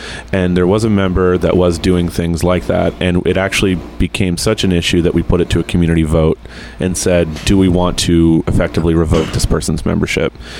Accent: Midwest, United States; And I'm from the Midwest. I'm really outgoing.

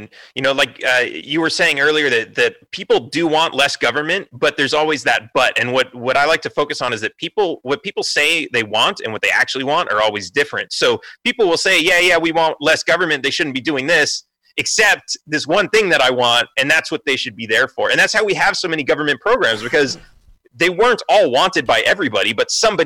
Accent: Los Angeles, California, United States; I grew up in Los Angeles, California, thinking I was free.

